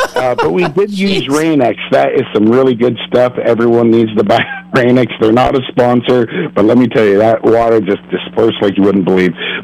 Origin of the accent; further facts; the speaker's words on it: Warren, Ohio, United States; we're from Warren, Ohio, where Catherine was born.